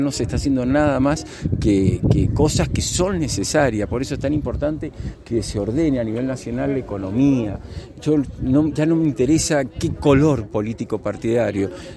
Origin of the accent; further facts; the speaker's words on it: Argentina; Somos todos argentinos